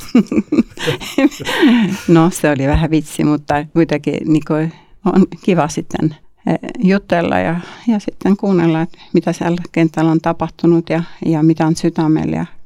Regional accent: Saare County, Estonia; Finnish is a second language; now in Finland; Olen kotoisin Eestistä ja olen syntynyt Saaremaalla, pienellä saarella. Ja sitten uudesti syntynyt Hyvinkäällä.

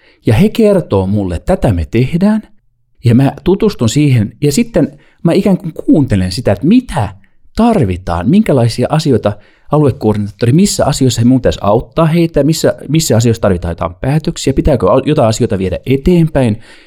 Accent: Ethiopia; moved away as an adult; Mä olen syntynyt ja kasvanut Etiopiassa.

